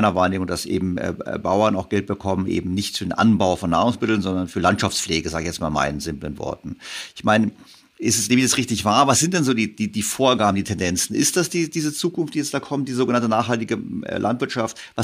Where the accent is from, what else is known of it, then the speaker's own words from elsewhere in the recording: Bavaria, Germany; ich bin in Bayern zur Schule gegangen